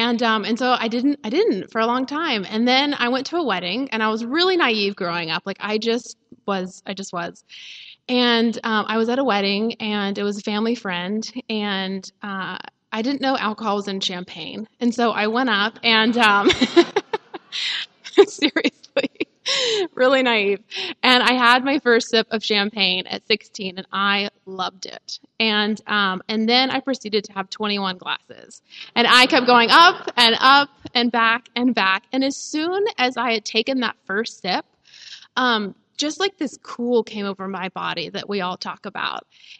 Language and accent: English; Nashville, Tennessee, United States; I grew up in the South in Nashville, and I grew up in a really happy home.